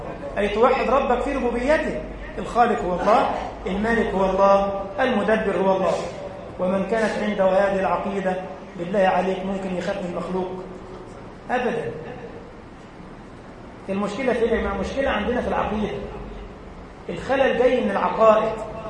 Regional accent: Egypt; علشان كده عندما وقف على نهر النيل في بلدنا مصر

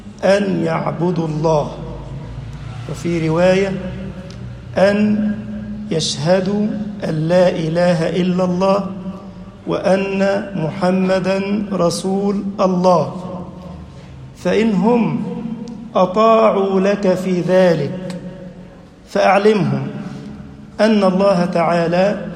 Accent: Egypt; اللهم اجعل بلدنا مصر أمنًا أمانًا، سخاءً رخاءً

